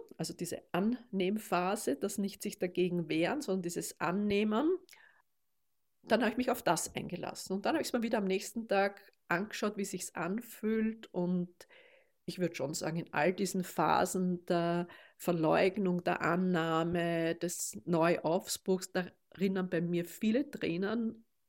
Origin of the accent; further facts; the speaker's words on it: Vienna, Austria; born there; also born or lived in Mauerbach; habe mich rein von meinem Lebensmittelpunkt zwar immer als Wienerin gefühlt, weil dort seid ihr, meine Kinder, und dort ist mein Geburtshaus